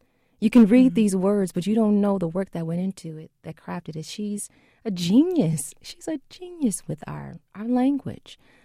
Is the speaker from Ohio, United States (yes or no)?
no; Chicago, Illinois, United States; Yeah, I have to admit, I'm born and raised in Chicago